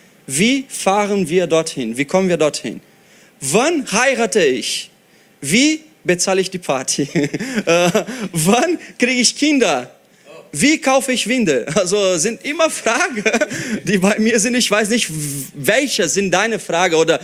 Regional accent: Brazil; Oder wie ich als Brasilianer werde ich das Jahr 2014 Halbfinale Fußball Brasilien gegen Deutschland 7-1 vergessen.

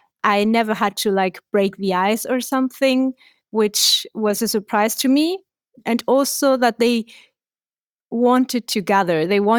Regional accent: Chile; now in Berlin, Germany; I am from Chile. I studied architecture back in Chile. And now, for a couple of years now, I live in Berlin.

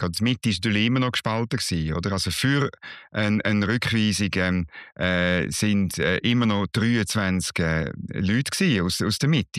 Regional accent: Switzerland; für mich als Schweizer

